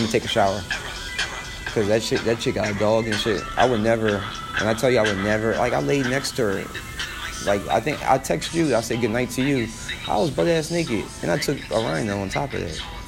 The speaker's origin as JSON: {"language": "English", "town": "Philadelphia", "region": "Pennsylvania", "country": "United States", "said": "I mean, I'm from Philly, so there's a lot of rappers."}